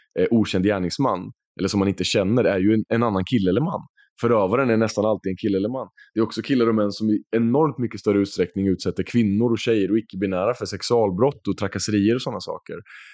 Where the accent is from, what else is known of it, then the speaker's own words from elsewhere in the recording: Norrköping, Östergötland, Sweden; now in Stockholm, Sweden; vad krävs för att vara en man i Norrköping, där jag är uppvuxen